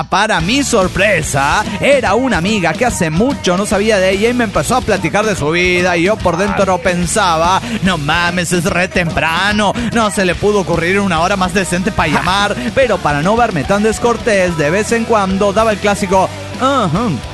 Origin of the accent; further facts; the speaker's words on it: Mexico City, Mexico; del DF mexicano.